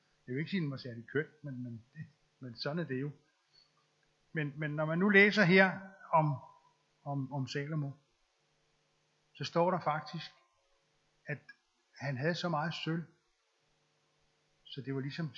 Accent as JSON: {"language": "Danish", "region": "Jutland", "country": "Denmark", "said": "Og nu, jeg kommer jo fra Jylland, som I jo nok ved"}